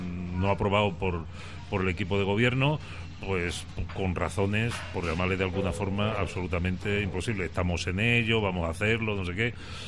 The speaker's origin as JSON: {"language": "Spanish", "town": "Cádiz", "region": "Andalusia", "country": "Spain", "said": "yo digo que soy gaditano, cadista y carnavalero."}